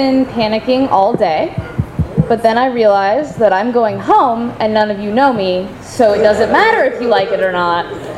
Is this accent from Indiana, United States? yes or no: yes; Indiana, United States; So I'm from Indiana, as Jocelyn established